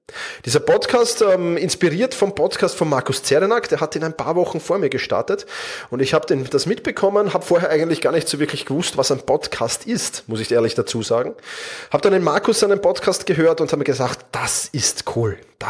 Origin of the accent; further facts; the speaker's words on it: Vienna, Austria; accent: Viennese; Ich bin Wiener, das hörst du auch. In der Regel bekomme ich dafür eigentlich positiv, also nicht, dass ich Wiener bin, sondern für meinen Wiener Dialekt ganz positives Feedback.